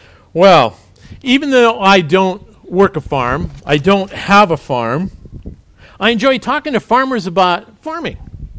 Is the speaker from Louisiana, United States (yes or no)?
no; Washington, United States; now in Granite, United States; I was from Washington State, and Iowa seemed like a long ways away at the time.